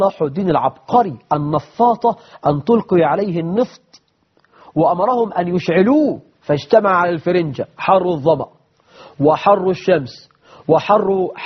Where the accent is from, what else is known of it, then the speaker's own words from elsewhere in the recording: Egypt; بلدنا مصر